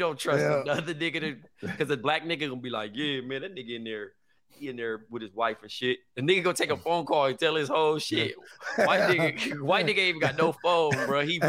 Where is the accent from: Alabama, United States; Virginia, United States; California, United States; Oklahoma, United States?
California, United States; Compton; I said, "I'm from Compton, California."